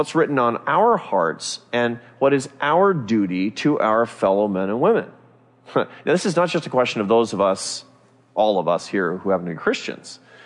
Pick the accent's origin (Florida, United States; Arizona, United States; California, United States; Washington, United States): Washington, United States; Seattle; When I was a kid growing up in Seattle, we were basically poor. We grew up in a poor neighborhood.